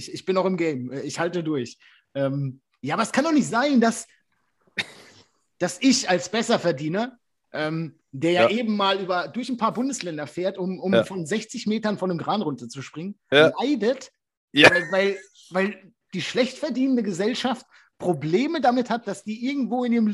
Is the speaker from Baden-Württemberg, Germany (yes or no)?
yes; Baden-Württemberg, Germany; In Baden-Württemberg war die Inzidenz nie über 50.